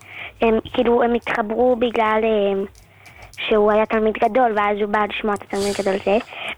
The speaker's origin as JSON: {"language": "Hebrew", "town": "Jerusalem", "region": "Jerusalem District", "country": "Israel", "said": "מירושלים."}